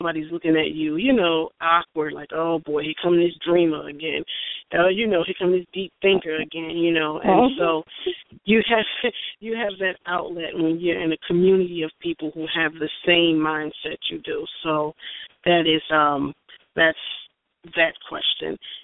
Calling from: New Jersey, United States; calling from Jersey.

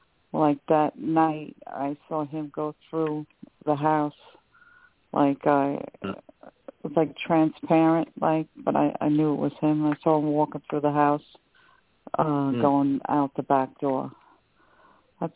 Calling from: New York, United States; I'm calling from New York.

